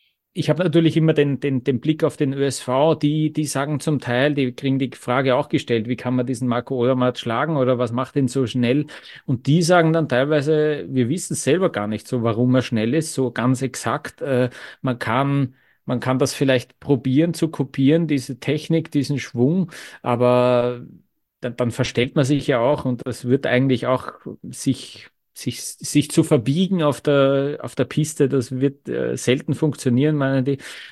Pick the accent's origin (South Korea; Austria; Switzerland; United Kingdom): Austria; Vienna; ich habe ja als Wiener